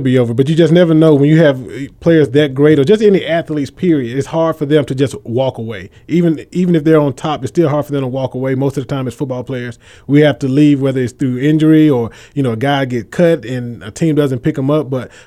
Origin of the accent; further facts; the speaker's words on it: Memphis, Tennessee, United States; And for me, I'm from Memphis, Tennessee. So from Tennessee, he played at Tennessee.